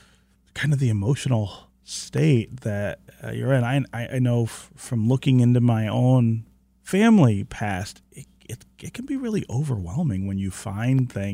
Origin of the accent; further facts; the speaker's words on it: Alabama, United States; I grew up in Alabama and remember a whole lot of talk about Northern, quote, carpetbaggers coming down south